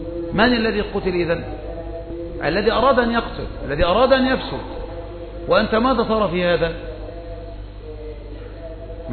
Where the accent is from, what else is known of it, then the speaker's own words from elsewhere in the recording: Egypt; نحن من الشعب ونحن من مصر،